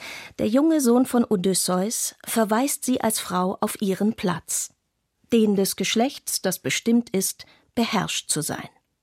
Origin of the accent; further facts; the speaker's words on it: Algeria; In meinem Heimatland, Algerien